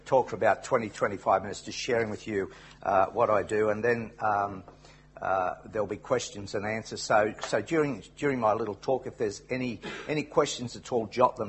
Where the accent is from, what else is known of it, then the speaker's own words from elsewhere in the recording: Wollongong, New South Wales, Australia; I'm from Wollongong in Australia.